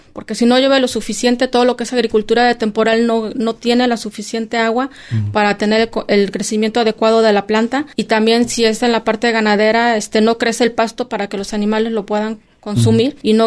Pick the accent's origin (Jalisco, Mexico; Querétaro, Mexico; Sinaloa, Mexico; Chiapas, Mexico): Querétaro, Mexico; los que somos de Querétaro recordamos que en los 80 teníamos el tema del tandeo